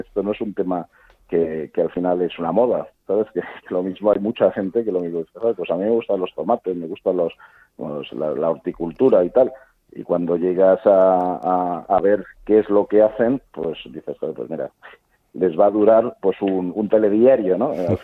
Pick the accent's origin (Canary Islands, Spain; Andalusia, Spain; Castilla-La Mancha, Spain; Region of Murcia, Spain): Castilla-La Mancha, Spain; Guadalajara; Siempre he tenido yo huerto siempre he tenido en Guadalajara. Yo soy de Guadalajara